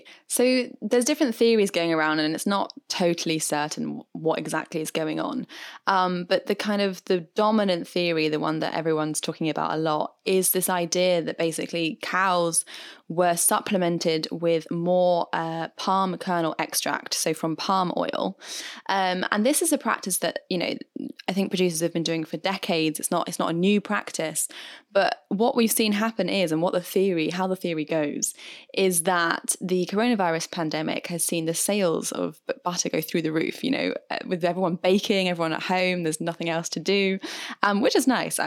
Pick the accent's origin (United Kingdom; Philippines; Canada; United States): United Kingdom; I am British after all.